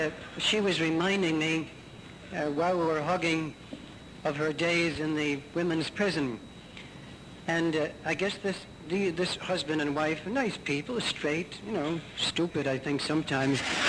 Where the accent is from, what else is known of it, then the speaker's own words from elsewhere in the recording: New York City, New York, United States; born there; I was born in Greenwich Village, by the way.